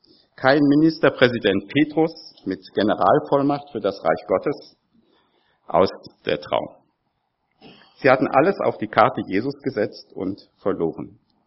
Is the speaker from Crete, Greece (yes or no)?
yes; Crete, Greece; Ich komme aus Kreta, ist noch gar nicht so lang her, das ist Griechenland